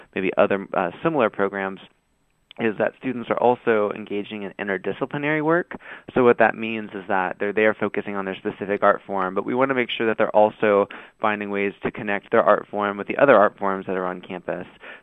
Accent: Kentucky, United States; When I attended, I was coming from Oldham County, Kentucky, which is where I was raised, and was born into a family of healthcare professionals

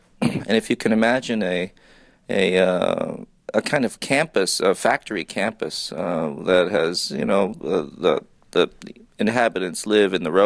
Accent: New York, United States; I've been taking that train ride from New York. I grew up in New York to D.C. pretty much all my adult life.

